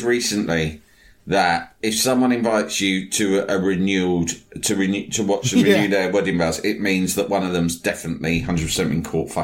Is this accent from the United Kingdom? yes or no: yes; London, United Kingdom; imagine if you rocked up at a dump in Liverpool and they worked out that you were a Macan and I was from London.